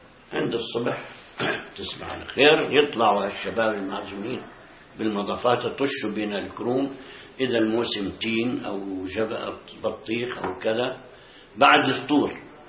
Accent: Palestine; عندنا في فلسطين كانت اللية سمسينا

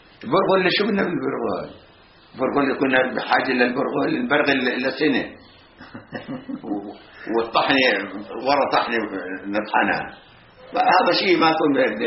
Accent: Palestine; moved away; والله سنتين طلعنا من فلسطين

